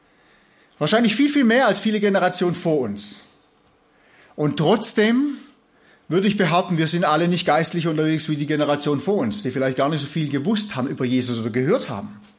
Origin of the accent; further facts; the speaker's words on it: Southern Germany, Germany; Sie ist Amerikanerin, ich bin Süddeutscher.